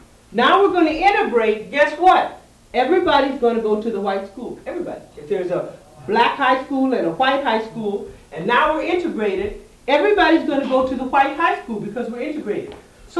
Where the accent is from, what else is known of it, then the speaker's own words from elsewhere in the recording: Yakima, Washington, United States; So when I grew up in Yakima, if you were not black, you were white.